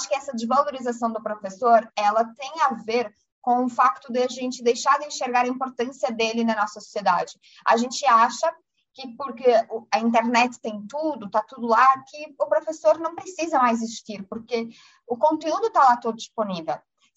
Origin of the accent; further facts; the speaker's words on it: Portugal; Mas eu sou fruto muito da educação e da educação pública completamente gratuita que eu vivi a minha vida toda em Portugal.